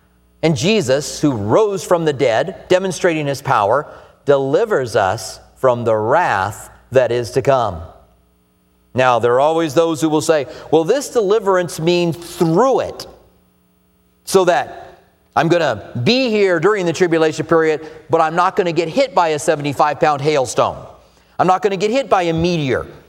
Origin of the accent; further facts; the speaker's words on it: United States; Well, it is true I'm an American. My accent probably gave that away.